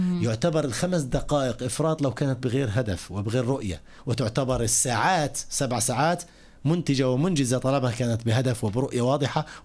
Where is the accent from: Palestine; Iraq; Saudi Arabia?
Palestine; إحنا كفلسطينيين نقوم بعمل القدس والمسجد الأقصى كاملة